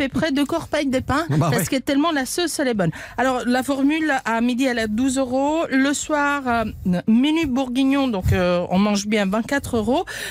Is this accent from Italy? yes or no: yes; Italy; French is a second language; now in Dijon, France; Alors vous savez, je suis italienne, les Italiens sont superstitieux